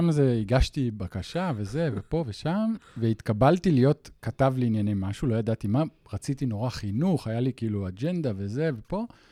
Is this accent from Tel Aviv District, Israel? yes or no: no; Ra'anana, Central District, Israel; אני יליד רעננה, גרתי אז ברעננה